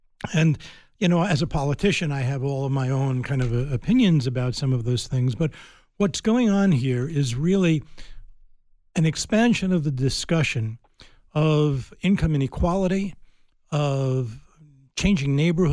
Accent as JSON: {"language": "English", "region": "New York", "country": "United States", "tie": "born or raised there", "said": "For instance, I mean, I grew up in New York."}